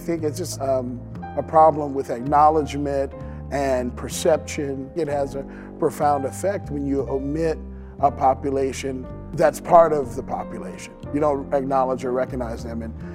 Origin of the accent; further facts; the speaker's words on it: Louisiana, United States; I was born and raised on the Bayou Teche, and they had this campaign, Cajuns for the Teche.